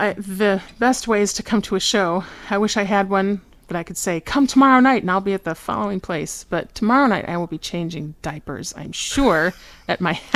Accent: Royal Oak, Michigan, United States; Yeah. I grew up in Royal Oak, and I, you know, literally, I lived there before it was cool.

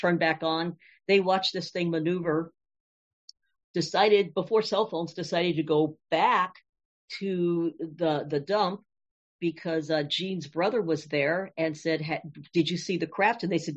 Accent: Grand Rapids, Michigan, United States; born there; I still have family there. I was born in Grand Rapids.

